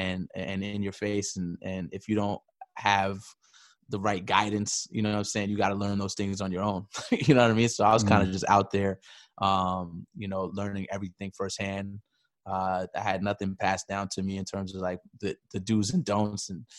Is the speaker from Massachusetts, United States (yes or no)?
no; New York City, New York, United States; Born and raised in New York City.